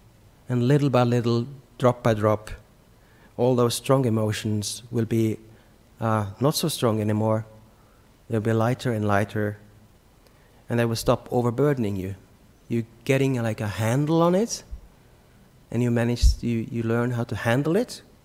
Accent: Norway; Oslo, where I'm from Norway, where I'm from.

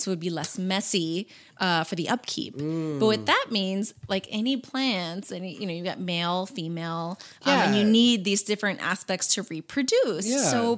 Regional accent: San Francisco, California, United States; So I grew up in San Francisco, but I still get the city allergies too.

